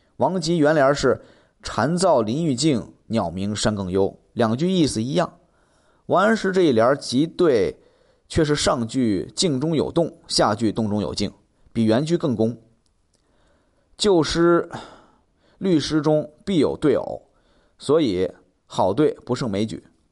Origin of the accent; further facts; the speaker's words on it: Hangzhou, Zhejiang, China; 因为我是杭州人